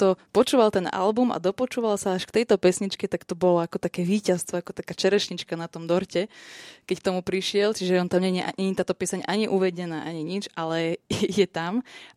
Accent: Rimavská Sobota, Banská Bystrica Region, Slovakia; som z Rimavskej Soboty, to je pri hraniciach s Maďarskom, a že som tak koketovala aj s tou maďarskou hudbou, aj sa mi páči ten jazyk, aj sa rozprávam tak kuchynsky maďarsky

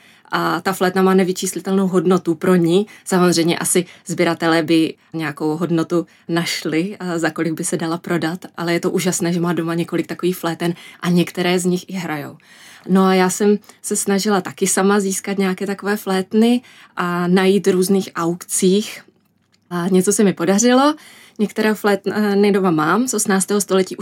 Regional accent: Jeseník, Olomouc Region, Czechia; já jsem původem z Jeseníku.

